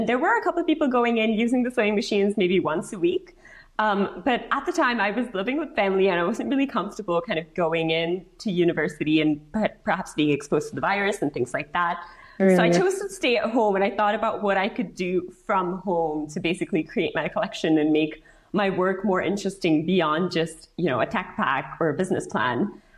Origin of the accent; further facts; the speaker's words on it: Bangalore, Karnataka, India; I grew up in Bangalore in South India, where, you know, everyone's an engineer.